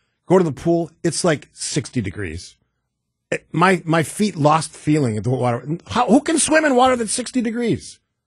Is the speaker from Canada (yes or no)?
no; England, United Kingdom; born there; I should be because I was born in England.